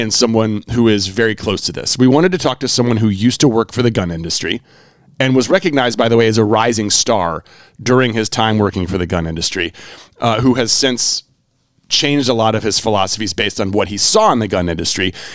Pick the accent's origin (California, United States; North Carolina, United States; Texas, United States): North Carolina, United States; I grew up in North Carolina.